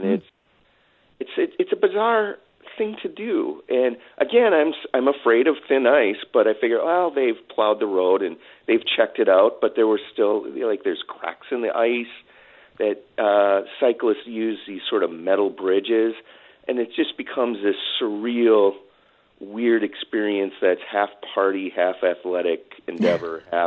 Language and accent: English; Colby, Wisconsin, United States; ever since I grew up in Colby, and I often went to this geographic marker